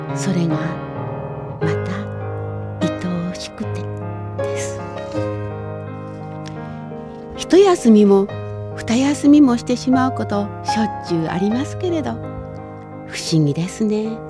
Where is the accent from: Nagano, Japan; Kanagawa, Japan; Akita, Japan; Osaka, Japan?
Nagano, Japan; now in Tokyo, Japan; 私が長野から上京して初めて見た思い出のミュージカルです